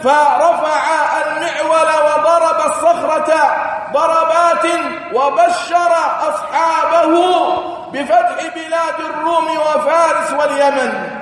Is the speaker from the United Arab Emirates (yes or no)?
yes; United Arab Emirates; التي ننعم بها نحن أبناء الإمارات ومن يقيم على ظهرها.